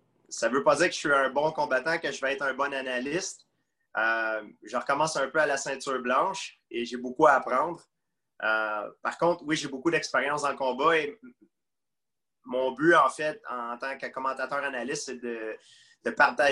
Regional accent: Quebec, Canada; On dit ici, chez moi, au Québec, on dit, il y a un dicton qui dit on ne dit jamais, jamais.

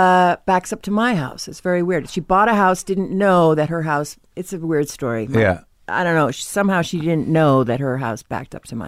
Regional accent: Norwell, Massachusetts, United States; I'm from Norwell, Massachusetts.

